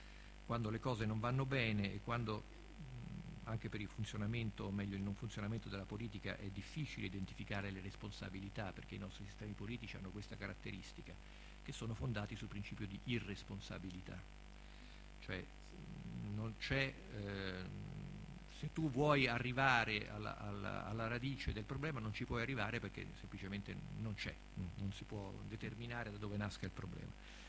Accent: Rome, Lazio, Italy; anche perché sono di Roma.

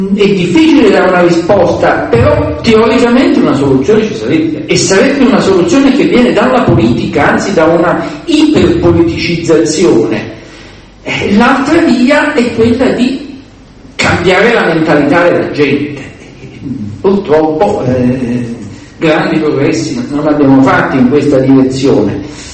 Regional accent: Naples, Campania, Italy; Io vengo da Napoli, come qualcuno di voi sa

